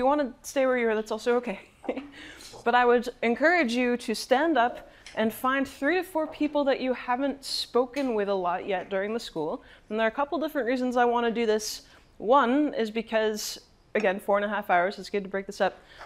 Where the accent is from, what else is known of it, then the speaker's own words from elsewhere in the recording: United States; now in Canada; I'm an aspirational Canadian. I'm originally American.